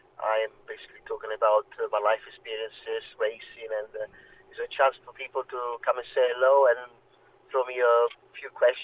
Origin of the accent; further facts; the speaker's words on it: Italy; I come from Italy